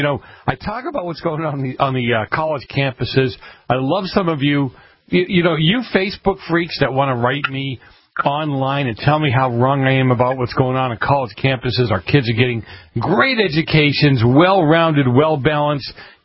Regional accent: Boston, Massachusetts, United States; because I grew up in Boston when the kids would come right off the boat from Italy

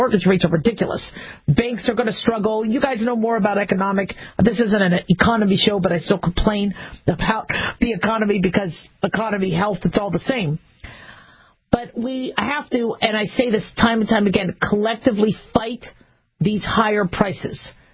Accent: Phoenix, Arizona, United States; also born or lived in Nevada / Las Vegas / Los Angeles; And I grew up in Phoenix as well. I went to 12 schools, so I lived in a whole bunch of areas because my family moved a lot. So to me, Phoenix is my home.

